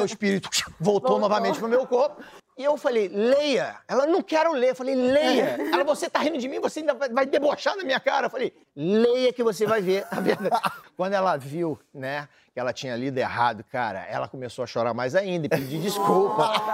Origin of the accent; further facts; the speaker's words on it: Guarulhos, São Paulo, Brazil; Sou de Guarulhos.